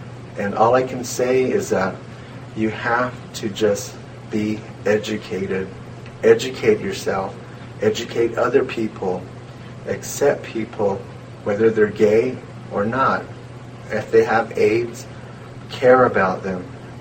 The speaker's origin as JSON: {"language": "English", "region": "Arizona", "country": "United States", "said": "I'm from the San Carlos Apache tribe."}